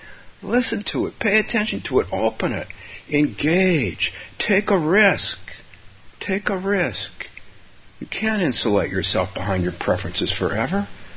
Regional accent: California, United States; moved away as an adult; So I came here from California when I was a young man. My wife and I both came here.

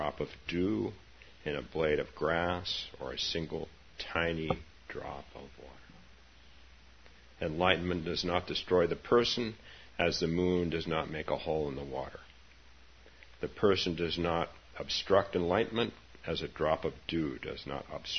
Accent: Palo Alto, California, United States; I talked to Palo Alto Times person. This was my small town. It's not a small town anymore, but when I was a boy, it was.

